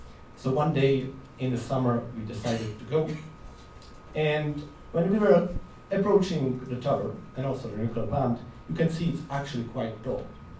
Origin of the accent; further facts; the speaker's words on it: Czechia; So it happened in Czech Republic. I'm coming from Czechia.